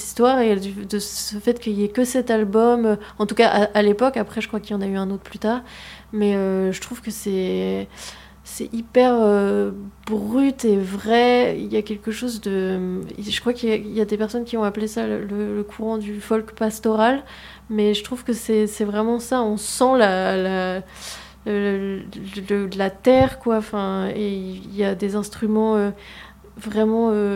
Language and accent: French; Évreux, Normandy, France; moved away; Moi, je suis partie d'Évreux il y a longtemps, il y a plus de 10 ans.